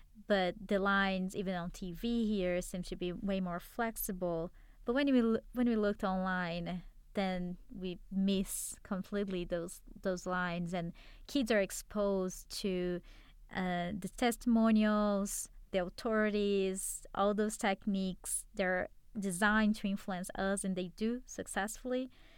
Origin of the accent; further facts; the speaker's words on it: Brazil; now in United States; since I've moved to the U.S., I'm from Brazil